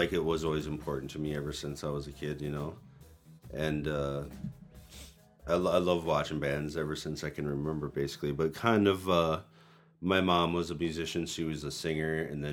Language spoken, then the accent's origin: English; Monticello, Minnesota, United States; I'm from Monticello, Minnesota.